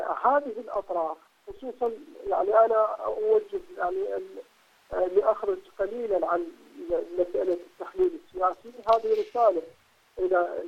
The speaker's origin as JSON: {"language": "Arabic", "country": "Iraq", "said": "نحن كشعب عراقي"}